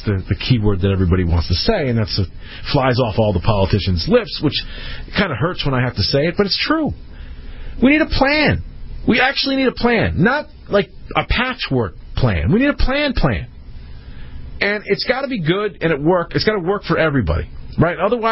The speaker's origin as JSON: {"language": "English", "region": "Connecticut", "country": "United States", "tie": "born or raised there", "said": "Dave in my home state of Connecticut."}